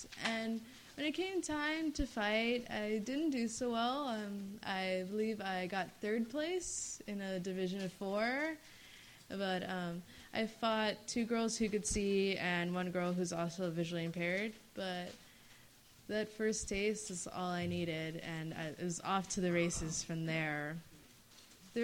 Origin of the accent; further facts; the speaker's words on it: Chicago, Illinois, United States; I'm from Chicago, and I'm a senior at Walter Payton College Prep